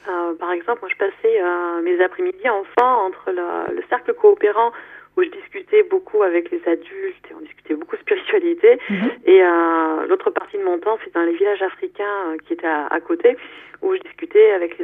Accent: Côte d’Ivoire; now in Grasse, France; j'habite actuellement à Grasse, dans le 06. Donc c'est le sud-est de la France, mais je suis née et j'ai grandi en Côte d'Ivoire, donc Afrique de l'Ouest.

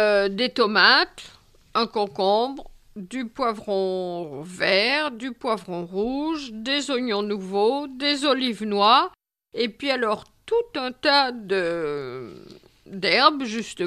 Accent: Grand Est, France; Oui, je suis Lorraine.

